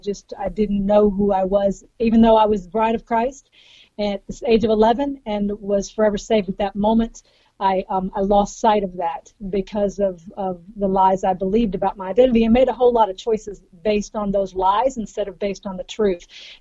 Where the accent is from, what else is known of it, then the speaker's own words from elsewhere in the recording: Nashville, Tennessee, United States; I lived in the Bible Belt. I was raised in Nashville, right outside of Nashville, Tennessee.